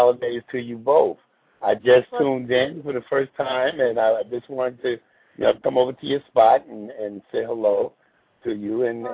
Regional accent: Brooklyn, New York, United States; now in California, United States; Yeah, but I'm a Brooklynite. I'm from New York.

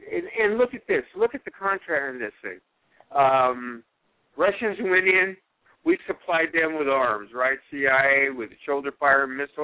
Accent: United States; I hand my flag off, and I'm American as you can get

